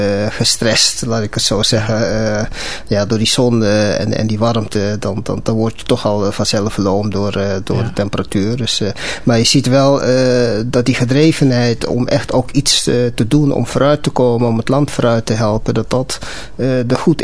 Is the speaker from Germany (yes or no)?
no; Paramaribo, Suriname; born there; Ik ben geboren in Suriname, Paramaribo.